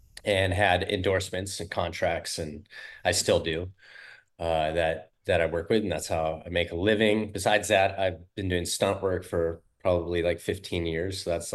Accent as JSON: {"language": "English", "region": "Hawaii", "country": "United States", "tie": "born or raised there", "said": "So I'm born and raised on the North Shore of Oahu in Hawaii, which is kind of like the center of the surf world"}